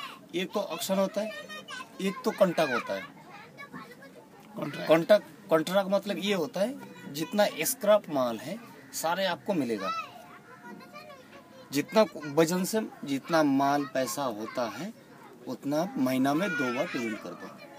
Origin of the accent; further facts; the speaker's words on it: Kolkata, West Bengal, India; now in Delhi, India